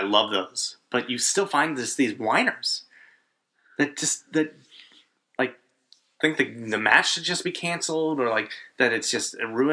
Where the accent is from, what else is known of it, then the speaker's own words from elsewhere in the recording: Wisconsin, United States; I was going to say, you ski, I'm from Wisconsin.